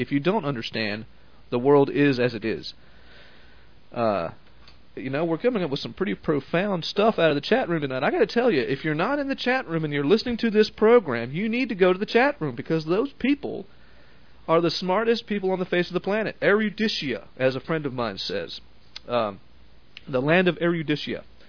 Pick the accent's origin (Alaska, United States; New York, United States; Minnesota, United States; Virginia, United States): Virginia, United States; I talk funny, and I suppose I do, being that my mother was from Montana, my dad from California, and I grew up in Southern Virginia.